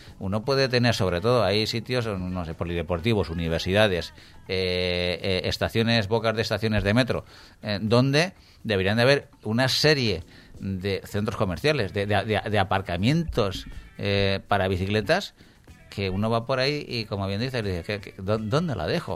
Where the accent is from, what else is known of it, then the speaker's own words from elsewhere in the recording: Valencia, Valencian Community, Spain; yo, como ciudadano valenciano y como usuario de la bicicleta muchos días